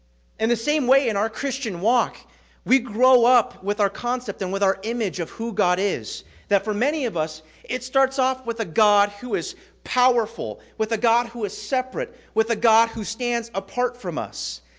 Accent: California, United States; I was raised in California. No one knows what that's like, right?

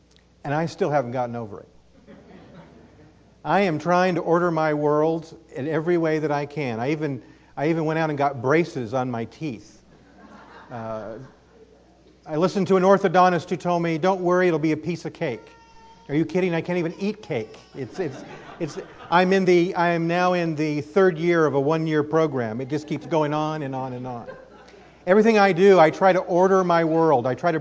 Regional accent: Bakersfield, California, United States; I was born and raised in Bakersfield. You all know where Bakersfield is, up in the Central Valley. Went to the East Bakersfield Church of Christ.

